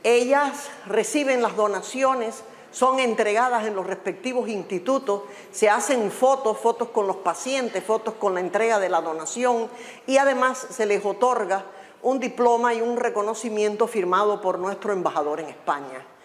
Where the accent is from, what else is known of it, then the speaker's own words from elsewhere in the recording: Cuba; moved away; los cubanos residentes en el exterior tenemos que decir siempre presente